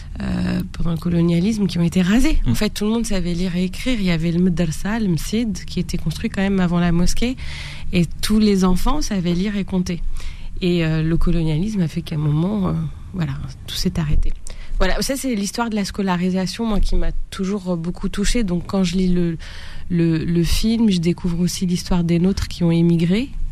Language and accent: French; Algeria; Mais c'est vrai qu'en tant qu'Algérienne